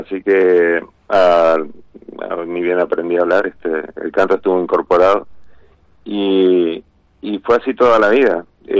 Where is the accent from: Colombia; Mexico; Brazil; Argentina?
Argentina; Corrientes; porque yo soy correntino